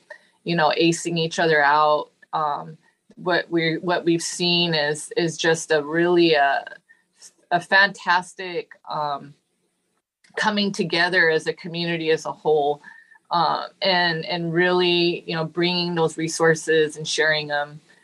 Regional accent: Seattle, Washington, United States; And, you know, I was born and raised in Seattle.

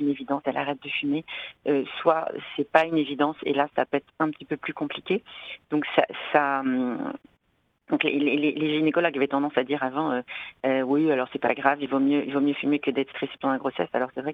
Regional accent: Rennes, Brittany, France; notamment en Bretagne, moi je viens de Rennes

